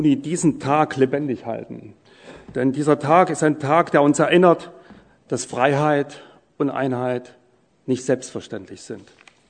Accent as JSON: {"language": "German", "region": "East Germany", "country": "Germany", "tie": "born or raised there", "said": "Ich erinnere mich, ich war 12 Jahre alt, ein Kind der DDR."}